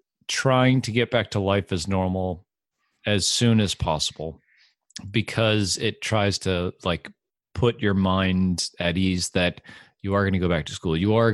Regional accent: United States; I have to say, like, as an American, you are raised with this shit on the news all the time.

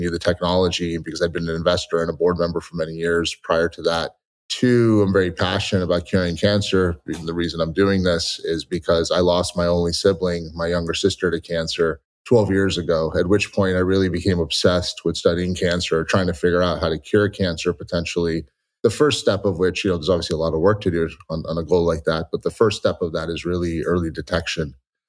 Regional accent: Los Angeles, California, United States; You know, I grew up in Los Angeles and went to Berkeley, did electrical engineering and computer science

